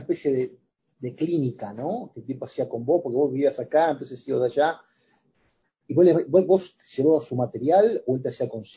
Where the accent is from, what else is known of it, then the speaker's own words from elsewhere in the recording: Argentina; moved away; Porque los argentinos, por lo general, y lo ves ahora actualmente, por lo general pensamos en libros de cuentos